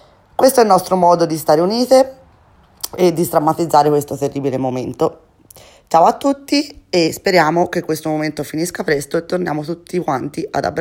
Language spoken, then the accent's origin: Italian; Poggibonsi, Tuscany, Italy; e vengo da Poggi Bonzi.